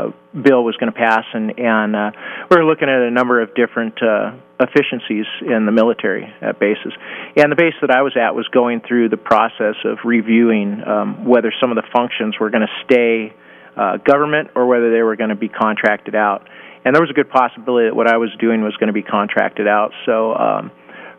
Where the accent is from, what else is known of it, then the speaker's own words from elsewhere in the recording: California, United States; I did. I was born in California. I'm first generation. My family's from the Midwest, Kansas, Oklahoma, Missouri, Arkansas.